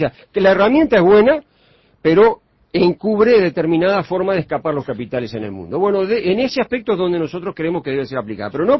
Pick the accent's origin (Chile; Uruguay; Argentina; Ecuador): Uruguay; me importa recalcar que, como uruguayo, como técnico que trabajo hace 36 años en el trabajo directamente con los productores